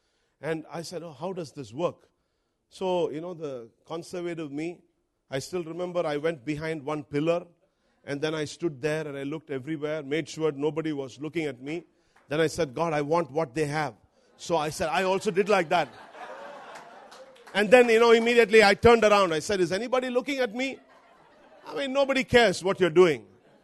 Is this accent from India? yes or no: yes; India; Now I'm here from India and from a very conservative background. And up in a Methodist church for 26 years of my life.